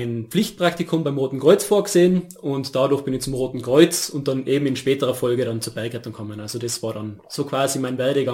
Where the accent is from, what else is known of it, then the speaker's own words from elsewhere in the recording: Leutasch, Tyrol, Austria; ich bin 32 Jahre alt. Ich bin geboren, aufgewachsen da in der Leutasch